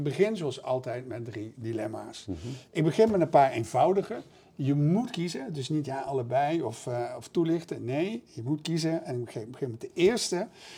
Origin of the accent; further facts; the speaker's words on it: Limburg, Netherlands; En ik ben geen schaatser, ik kom uit Limburg, dus wij leerden nooit schaatsen.